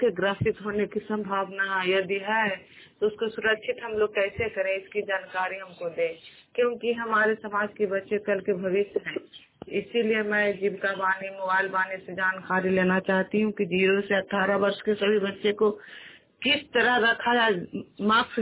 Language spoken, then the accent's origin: Hindi; Nalanda, Bihar, India; ग्राम पपरनौसा post मच्छली है जिला नालंदा थाना नालंदा बिहार के निवासी हूँ।